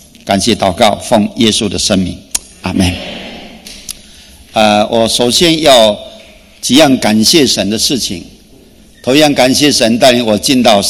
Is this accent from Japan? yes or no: no; China; 这是我因为在中国长大，我知道我们中国人的情况